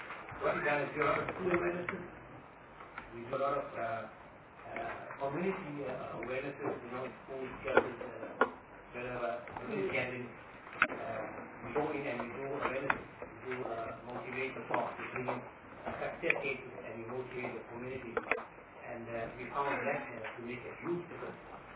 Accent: South Africa; we felt that we are obligated as South African citizens.

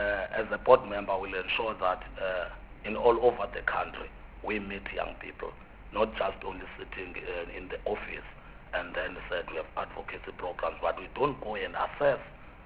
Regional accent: Dujwa, Eastern Cape, South Africa; born and bred in Dujwa in the former Transkei area in Eastern Cape.

